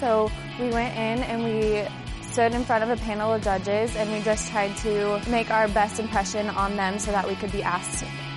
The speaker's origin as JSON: {"language": "English", "town": "Brentwood", "region": "California", "country": "United States", "said": "I'm from Brentwood, California."}